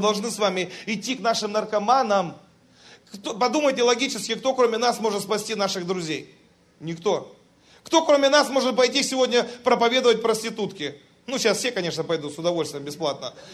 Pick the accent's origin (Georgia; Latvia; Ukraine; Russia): Russia; Siberia; born there; Я родился в Сибири, я люблю, когда холодно.